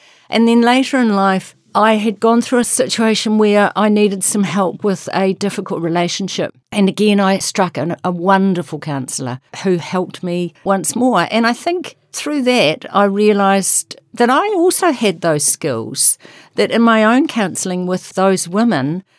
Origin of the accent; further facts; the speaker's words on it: North Island, New Zealand; It's lovely to be down here. I'm down from the North Island.